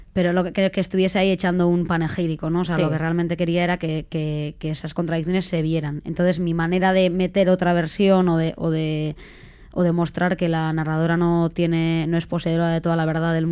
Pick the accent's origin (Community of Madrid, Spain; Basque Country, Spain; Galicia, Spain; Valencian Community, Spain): Basque Country, Spain; now in San Sebastián, Spain; Yo soy del Goibar y bueno, yo creo que funciona mucho así. Ahora vivo en Donosti